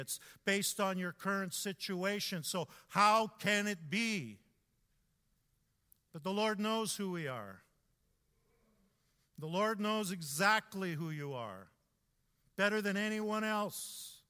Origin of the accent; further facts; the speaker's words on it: Edmonton, Alberta, Canada; I knew I felt it as a kid growing up in Edmonton, as I felt God's call on me to be involved in ministry. And yet I was the first one in my family to even come to faith and to even be aware of Jesus